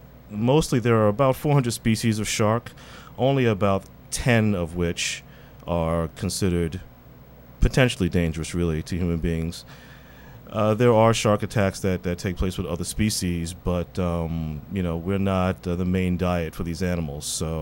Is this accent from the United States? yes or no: yes; Bronx, New York, United States; I was born and raised in the Bronx, and you know, most kids born and raised in the Bronx don't have an interest in marine biology or sharks.